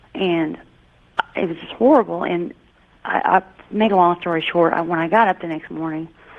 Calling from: Columbia, Missouri, United States; I'm calling from Missouri.

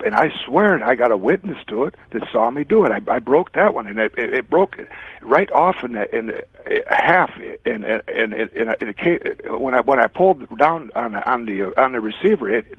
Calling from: St. Paul, Minnesota, United States; Oh, I'm St. Paul, Minnesota now.

